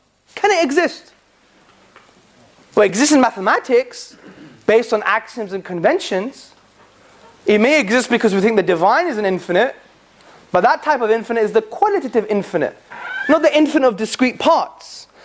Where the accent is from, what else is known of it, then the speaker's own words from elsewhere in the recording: London, United Kingdom; I'm from Hackney in London, very dangerous place, okay?